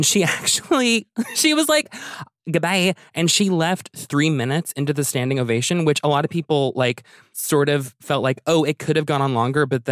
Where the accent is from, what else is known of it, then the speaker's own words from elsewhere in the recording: Halifax, Nova Scotia, Canada; also born or lived in Ottawa; So I was born in Ottawa and then I moved to Halifax when I was a kid.